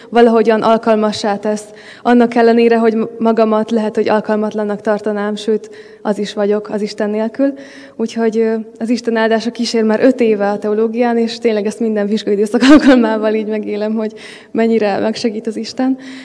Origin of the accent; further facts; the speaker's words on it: Erdőkertes, Pest, Hungary; Erdőkertesről származom, ugye az előbb el is mondtam